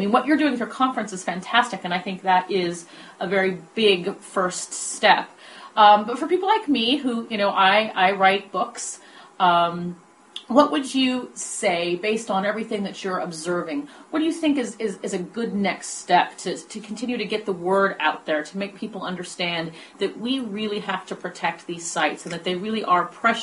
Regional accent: Ireland; I'm an Irish girl, so and I come from a family. Actually, come from a family of pagans, which is an unusual thing in Ireland. My family, my mother's side, is from Sligo, so I'm very connected to the powerful megalithic sites in the west of Ireland.

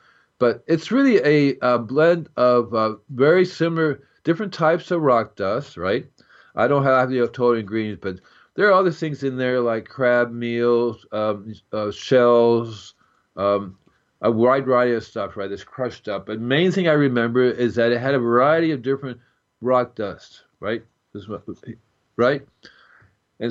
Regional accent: Hialeah, Florida, United States; I grew up in Hialeah, Florida. That's near Miami, Florida.

